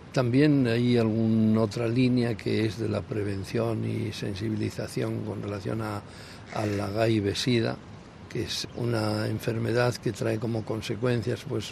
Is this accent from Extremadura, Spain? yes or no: no; Aguilar del Río Alhama, La Rioja, Spain; now in Mozambique; soy natural de La Rioja, España, de un pueblecito que se llama Aguilar del Río Alhama. Y llevo 18 años trabajando en Mozambique.